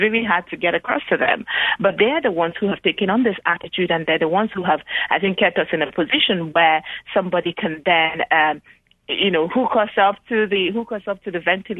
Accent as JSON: {"language": "English", "country": "Nigeria", "tie": "born or raised there", "said": "So as we sang this just growing up in Africa, in Nigeria particularly, we didn't realize that the song was kind of about us."}